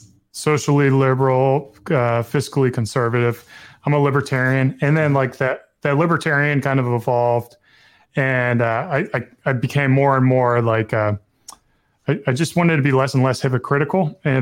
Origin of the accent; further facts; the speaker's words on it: the South, United States; Well, so growing up in the South, I remember, and my takeaways from the education I learned was a celebration of capitalism.